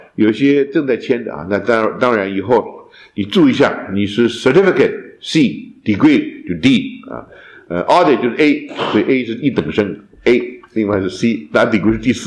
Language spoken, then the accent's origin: Chinese; Fujian, China; 我们福建人啊，福建这里有啊，是挺有福建人，福建的方言多得很，是不是？很多时候一个山过去，福建山地嘛，过了山就听不懂了